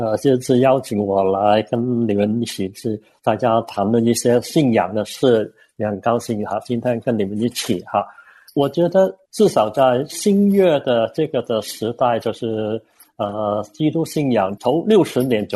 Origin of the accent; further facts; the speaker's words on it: Hong Kong; 还有呢，我是在香港长大的